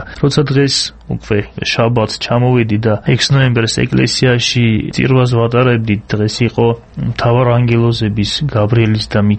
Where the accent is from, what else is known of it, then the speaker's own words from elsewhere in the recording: Akhaltsikhe, Samtskhe-Javakheti, Georgia; ყველანი ახალციხელები არიან, მეც ახალციხელი ვარ. იქ დავიბადე და გავზდი